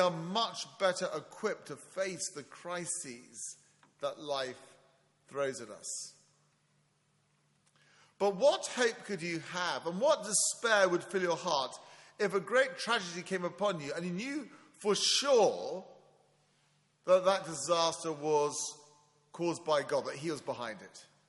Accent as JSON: {"language": "English", "region": "England", "country": "United Kingdom", "said": "As an Englishman, I've faced that despair many a time."}